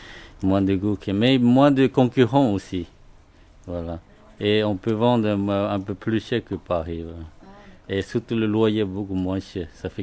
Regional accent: Wenzhou, Zhejiang, China; French is a second language; moved away as an adult; now in France; Je viens du sud de la Chine, ça s'appelle Wenzhou, une ville de Wenzhou. Et à Paris, il y a beaucoup de commerçants chinois qui viennent de cette région. Et je venais en France depuis 1991

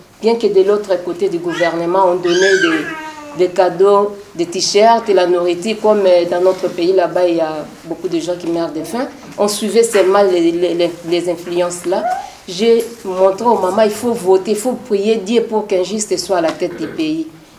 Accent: DR Congo; moved away as an adult; Moi, je suis née en RDC, grandi là-bas, j'ai eu aussi tous mes enfants là-bas.

